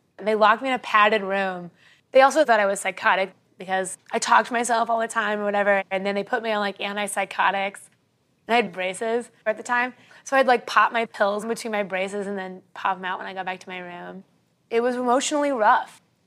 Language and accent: English; Kansas City, Missouri, United States; I was born and raised in Kansas City. I spent every summer at the pool. I had like a very like Midwest family.